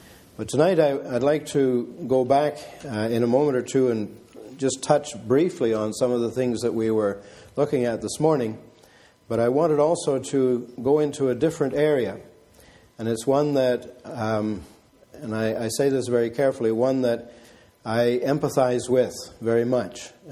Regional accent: Zambia; also born or lived in Zimbabwe; I grew up in Africa, and a lot of my life was away from home at boarding school, first of all Sakeji, and then when I finished Sakeji in 51, 52 and 53 were spent in Chingola at a government high school there

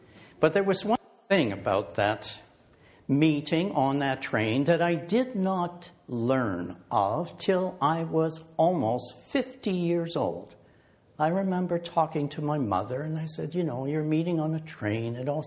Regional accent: Kapuskasing, Ontario, Canada; born there; first language French; I was born on March 9th, 1952, in a French-speaking household in a small town in northern Ontario called Kapuskasing. A town at the time, about 13,000 people, 65% being French-speaking

